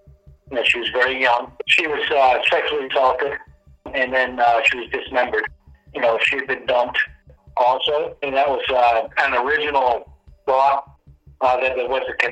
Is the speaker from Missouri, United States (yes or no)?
no; Brooklyn, New York, United States; born there; I was born in Brooklyn, Coney Island.